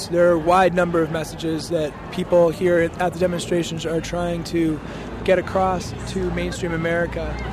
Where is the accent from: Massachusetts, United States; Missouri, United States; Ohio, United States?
Massachusetts, United States; Waltham; I'm from Waltham, Massachusetts.